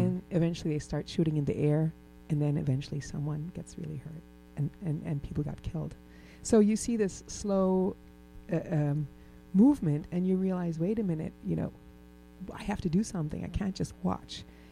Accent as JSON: {"language": "English", "country": "Germany", "moved": "yes", "lives_now": "United States", "said": "I'm an immigrant from Germany. I'm German-American."}